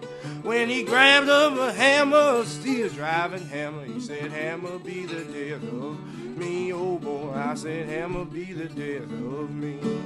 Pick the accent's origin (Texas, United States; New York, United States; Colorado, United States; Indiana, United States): New York, United States; Brooklyn; also born or lived in Park Slope / Sunset Park; Yeah, I was born in Bed-Stuy, and I grew up in Bed-Stuy, and I moved around a lot, you know, to Park Slope, Sunset Park, all over New York, I guess, but mostly in Brooklyn, yeah, for sure.